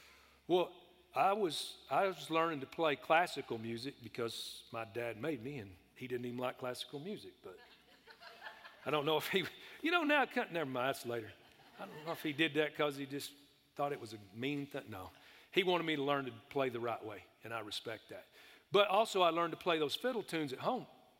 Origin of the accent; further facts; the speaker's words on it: Texas, United States; I was from West Texas, and most of them were all down around Dallas-Fort Worth